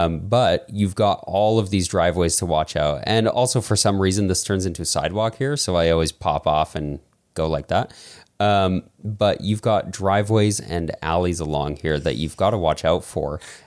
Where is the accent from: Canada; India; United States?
Canada; Calgary, Alberta; I grew up in Mackenzietown, and I just really, I've been waiting my whole life for this.